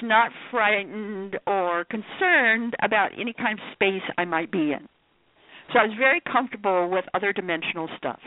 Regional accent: Idaho, United States; I come from Idaho, and I started Idaho's first nonprofit metaphysical corporation called Inner Forum.

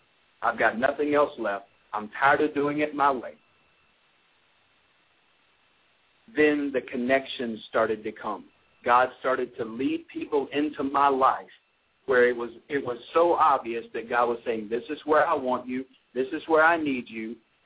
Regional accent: Anderson, South Carolina, United States; born or raised there; now in Tucker, United States

